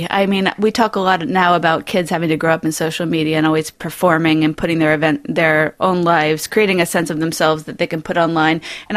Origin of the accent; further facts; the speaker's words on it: Dallas, Texas, United States; also born or lived in New York City, United States; I did most of my growing up in Texas, in a town called Dallas.